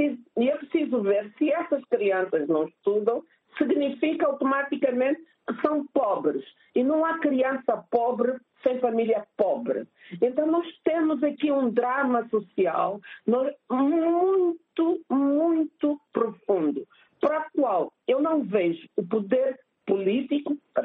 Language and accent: Portuguese; Luanda, Angola; eu vivi num Mucete de Luanda, cresci num Mucete de Luanda, e os da minha geração, eu hoje tenho mais de 60 anos